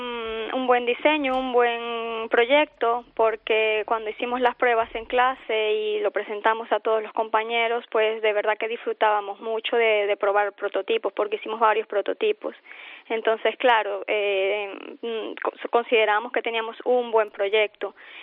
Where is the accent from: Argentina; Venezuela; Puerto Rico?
Venezuela; now in A Coruña, Spain; soy arquitecto y soy venezolana. Estoy, ajá, estudiando diseño de interiores porque quiero continuar mis estudios acá en Coruña.